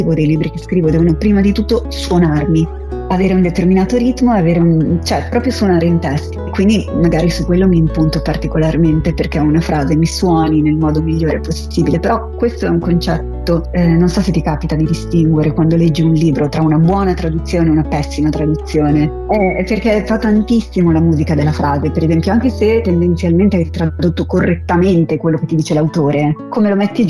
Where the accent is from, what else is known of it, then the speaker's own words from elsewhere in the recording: Cagliari, Sardinia, Italy; born there; io sono sempre molto molto molto contenta di tornare in Sardegna perché io sono nata a Cagliari.